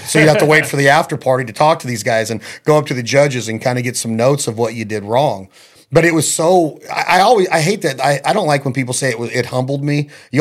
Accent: Nevada, United States; They're like, well, where are you from? I'm like, Nevada. They're like, we've never filmed out west.

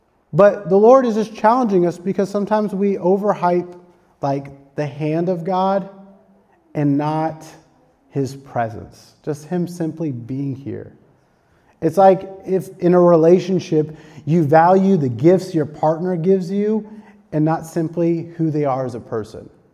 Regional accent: India; As an Indian, it resonated a little bit more with me.

